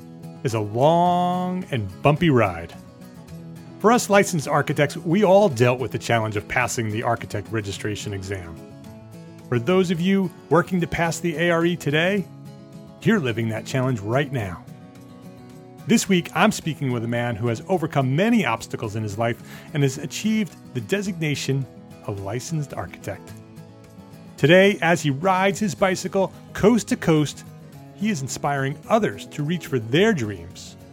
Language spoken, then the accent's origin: English; Paramus, New Jersey, United States; I grew up in Paramus. Did you know that?